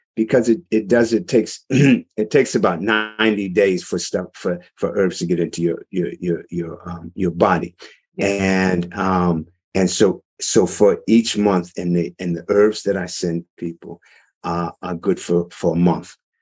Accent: Massachusetts, United States; You know, and see, I grew up in Massachusetts. And so there was one big health food store.

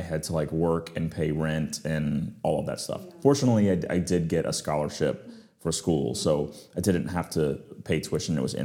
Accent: New Orleans, Louisiana, United States; So I am from New Orleans. So I grew up in the South. I went to LSU.

